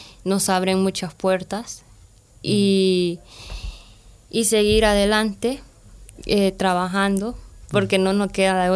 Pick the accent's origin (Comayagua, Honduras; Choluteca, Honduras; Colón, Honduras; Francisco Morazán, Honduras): Choluteca, Honduras; San Isidro; De hecho, ya en mi país yo iba de vicealcaldesa. ¿Ah? Sí, en un pueblo que se llama San Isidro Choluteca.